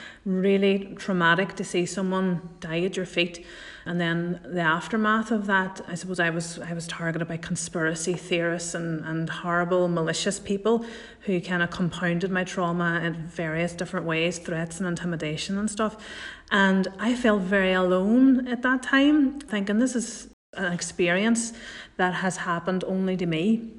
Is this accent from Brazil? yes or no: no; Northern Ireland, United Kingdom; growing up in Northern Ireland, there was always news happening.